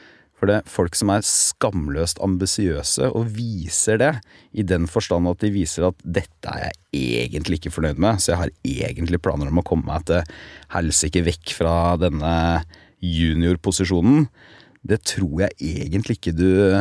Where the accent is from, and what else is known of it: Telemark, Norway; born or raised there